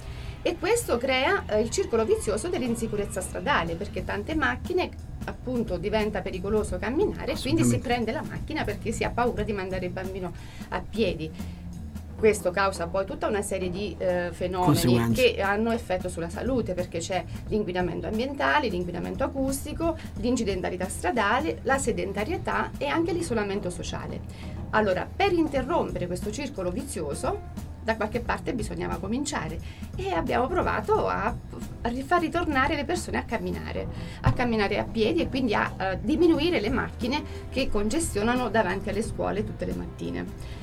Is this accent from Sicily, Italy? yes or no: no; Molise, Italy; io non sono perugina, non sono umbra, sono molisana, quasi abruzzese un po'